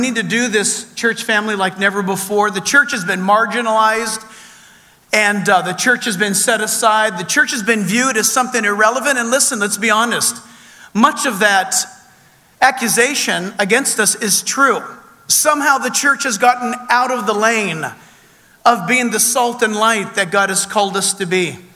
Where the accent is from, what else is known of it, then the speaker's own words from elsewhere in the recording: California, United States; Look, I hail from the People's Republic of California.